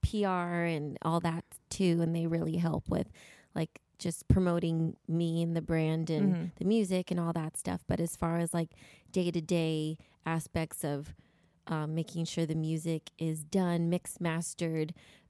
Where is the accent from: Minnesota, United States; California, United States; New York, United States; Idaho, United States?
California, United States; Los Angeles; Yeah, in Los Angeles, in the Valley.